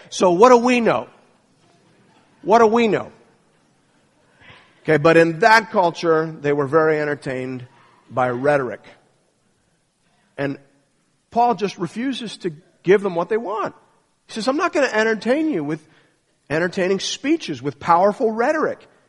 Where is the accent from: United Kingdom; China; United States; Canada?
United Kingdom; England; I get tears in my eyes, and I'm like, I'm English.